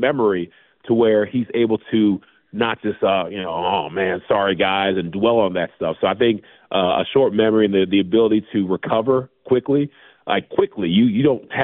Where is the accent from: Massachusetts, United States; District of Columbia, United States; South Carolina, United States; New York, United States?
South Carolina, United States; Charleston; I'm from Charleston, South Carolina, so I got a lot of friends and family who are Panthers fans.